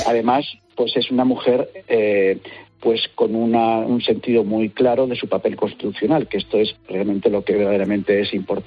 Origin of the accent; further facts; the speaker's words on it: Spain; siendo español y estando lejos de Dinamarca